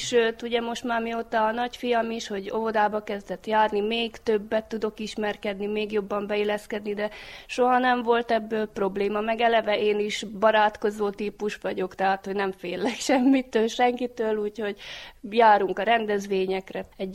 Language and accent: Hungarian; Bíňa, Nitra Region, Slovakia; Bényből. Ez a falucskának a neve. Ez kb. Olyan 15 kilométerre van Esztergomtól, Magyarországtól.